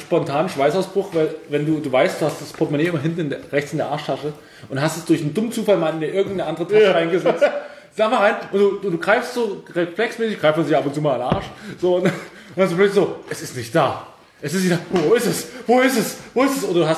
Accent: East Germany, Germany; ich bin ja Ossi-Kind und habe im Kindergarten quasi 6-7 Jahre meines Lebens verbracht.

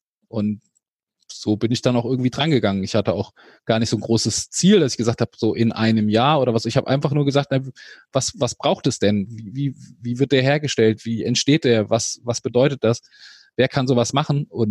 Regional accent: Wiesbaden, Hesse, Germany; der erste Gin war, der hier in meiner Heimatstadt Wiesbaden auf den Markt kam.

